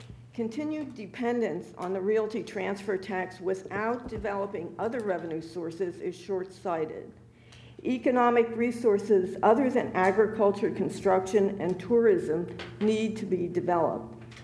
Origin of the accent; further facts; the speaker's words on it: Lewes, Delaware, United States; I'm from Lewis, and I'm representing the League of Women Voters for Sussex County.